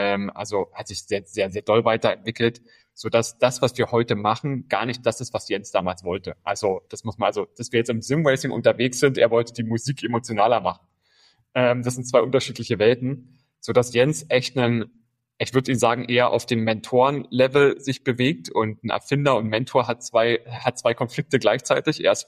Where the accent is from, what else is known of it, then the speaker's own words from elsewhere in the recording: Potsdam, Brandenburg, Germany; born there; also born or lived in Berlin; Und ich bin in Potsdam sogar geboren, in Potsdam auch direkt zu starten.